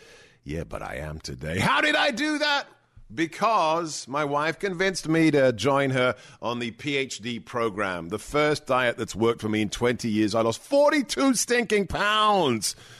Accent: England, United Kingdom; when I was growing up in England, the thing in the 80s that we heard about all the time

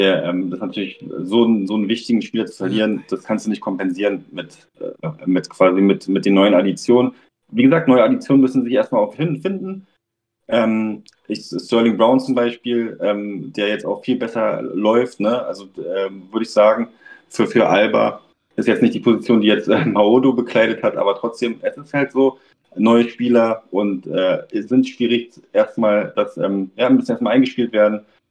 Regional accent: Berlin, Germany; natürlich als Berliner muss ich sagen

